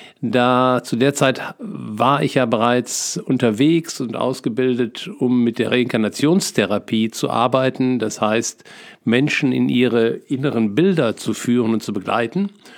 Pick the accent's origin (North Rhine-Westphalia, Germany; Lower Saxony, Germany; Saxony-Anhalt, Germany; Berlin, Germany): North Rhine-Westphalia, Germany; als ehemaliges Kind des Ruhrgebiets liebe ich Theken. Ich bin sozusagen in der Theke groß geworden